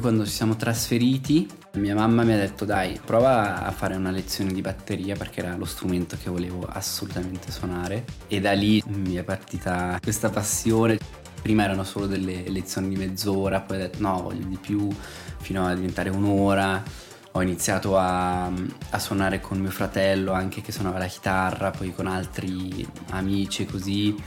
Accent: Lugano, Ticino, Switzerland; also born or lived in Castel San Pietro; Sono cresciuto in Ticino, a Castel San Pietro e poi a Lugano, con genitori svizzero-tedeschi

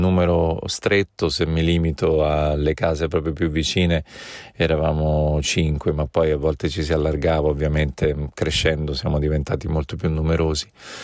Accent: Porto Sant'Elpidio, Marche, Italy; Sono nato e cresciuto a Porto Sant'Elpidio, in un quartiere che si chiama Faleriense. Porto Sant'Elpidio è un paese lungo una dozzina di chilometri, lungo la statale, sulla costa adriatica

